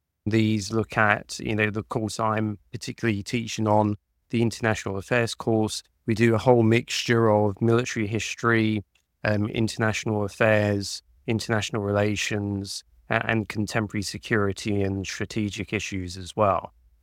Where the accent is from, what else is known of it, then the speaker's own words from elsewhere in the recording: United Kingdom; accent: British; you can probably tell that I have a British accent or an English accent, and I'm British.